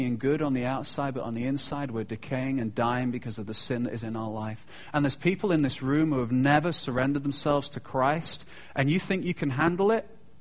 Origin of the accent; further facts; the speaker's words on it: Chester, North West England, United Kingdom; I used to go to school in a place called Chester. It used to be called Deva. It was a Roman city. I used to walk on Roman walls to get to my school.